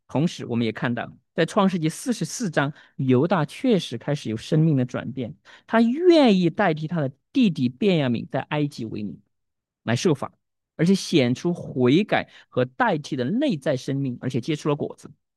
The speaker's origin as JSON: {"language": "Chinese", "country": "China", "said": "还是那句话，用我们中国人说的话。德配不配位？"}